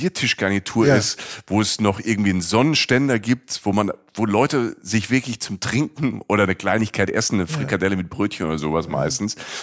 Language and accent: German; Rhineland-Palatinate, Germany; Ich komme ja aus dem Süden, ich bin ja aus der Pfalz, aus dem Südwesten Deutschlands, nach Köln und dann nach Nordrhein-Westfalen gekommen.